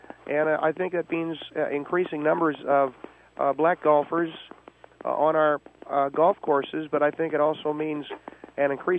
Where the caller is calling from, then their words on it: Anaheim Hills, California, United States; I'm calling from Anaheim Hills, California.